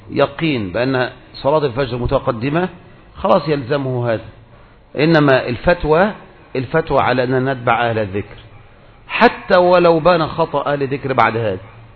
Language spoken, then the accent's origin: Arabic; Egypt; كذلك عندنا في مصر أيضا الشيخ جاد الحق أيضا كلف من يبحث هذه المسألة